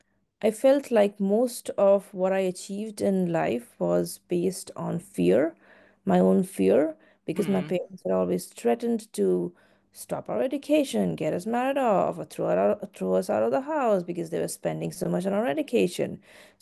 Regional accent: India; moved away as an adult; now in United States; I am originally Indian, and I grew up in India, completed my education there, and then part of my education there, and then moved to the States for my grad school degree and for work.

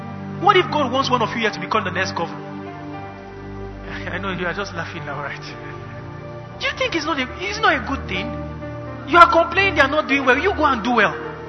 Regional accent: Northern Nigeria, Nigeria; I grew up in the North with all due respect. I know Northern things more than you.

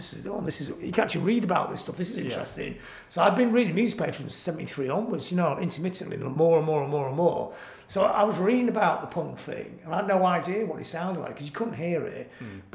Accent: Blackpool, North West England, United Kingdom; Look, I'm from Blackpool, right?

